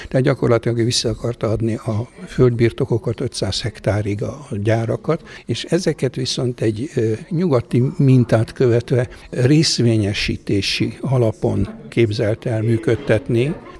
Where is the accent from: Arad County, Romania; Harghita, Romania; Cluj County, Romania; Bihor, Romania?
Arad County, Romania; Arad; Hát egyrészt ugye, mert Aradon nőttem föl